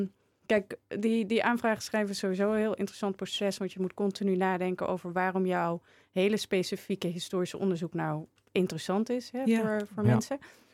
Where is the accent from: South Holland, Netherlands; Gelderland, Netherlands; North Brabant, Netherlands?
North Brabant, Netherlands; accent: Brabantian; Het kan ook mijn Brabants accent.